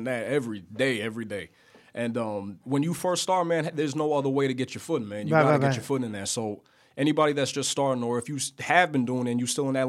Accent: Arizona, United States; even back home in Arizona, you know, because really I grew up a lot in Arizona, too.

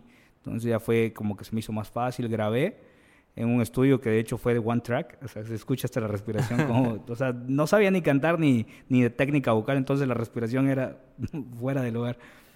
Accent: Campeche, Mexico; somos latinos, y más en Campeche, que no voy a mentir, en Campeche yo creo que todos escuchamos cumbia

